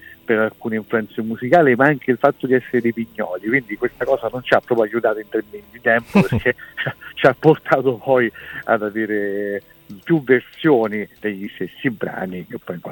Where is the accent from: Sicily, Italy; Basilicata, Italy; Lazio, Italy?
Lazio, Italy; Minturno; Io sono di Minturno, provincia di Latina, è un posto sul mare che è a cavallo tra Roma e Napoli